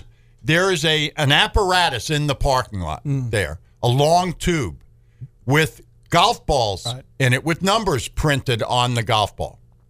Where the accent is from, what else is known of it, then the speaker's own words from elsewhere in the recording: New York, United States; my home state.